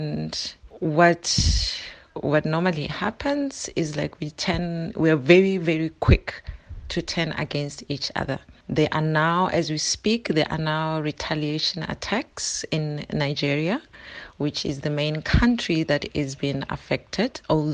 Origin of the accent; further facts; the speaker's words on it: South Africa; I, as a South African, and having to watch the news and see what's going on in my country